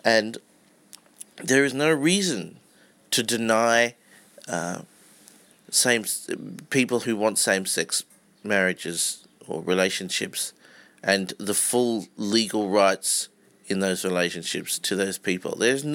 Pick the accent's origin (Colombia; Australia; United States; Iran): Australia; As an Australian white heterosexual male